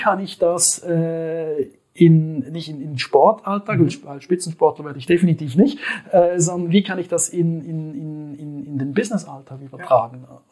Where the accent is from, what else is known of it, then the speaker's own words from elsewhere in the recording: Switzerland; wie man wahrscheinlich auch meinem Slang anhört, ich komme aus der Schweiz.